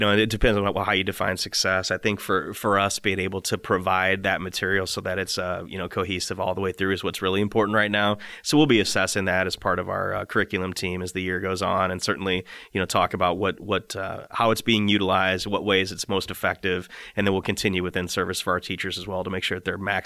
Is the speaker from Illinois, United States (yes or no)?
yes; Illinois, United States; So I was really, and growing up in McLean County, and I was very aware of District 87 and the good work that's done.